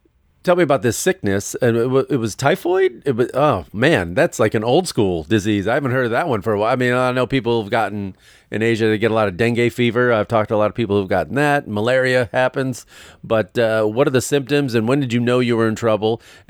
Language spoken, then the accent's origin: English; United States; I can say as an American, that is a bargain us.